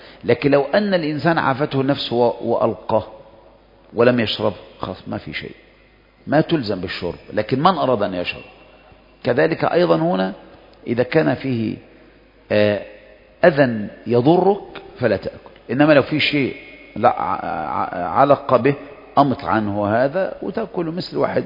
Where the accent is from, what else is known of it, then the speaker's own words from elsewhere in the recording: Egypt; وعندنا في مصر